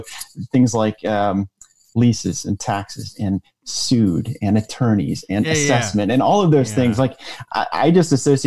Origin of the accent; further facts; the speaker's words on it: Michigan, United States; So I grew up in a middle-class family of five. I had two brothers. Grew up in Michigan.